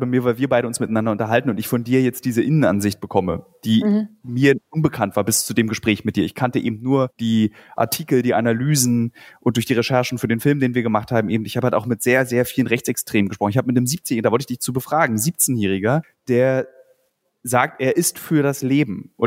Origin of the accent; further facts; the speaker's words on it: Berlin, Germany; Ich bin ja Berliner.